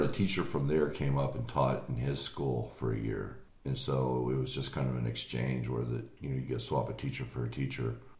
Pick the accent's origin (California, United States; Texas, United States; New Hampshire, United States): California, United States; Daly City; So my dad's originally from the city, so I grew up in Daly City.